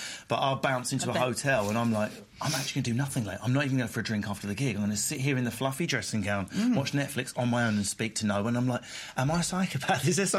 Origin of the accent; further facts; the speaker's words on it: Isle of Man; I'm from the Isle of Man.